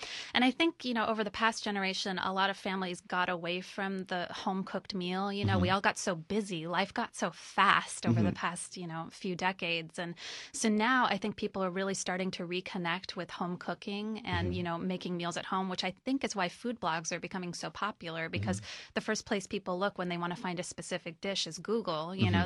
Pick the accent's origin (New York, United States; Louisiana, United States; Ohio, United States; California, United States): California, United States; San Luis Obispo; Yeah, I grew up on the Central Coast. I'm a local.